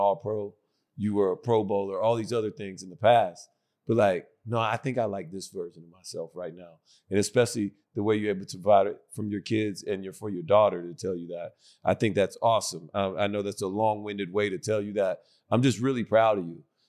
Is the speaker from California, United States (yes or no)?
no; Alabama, United States; So, I'm from Alabama.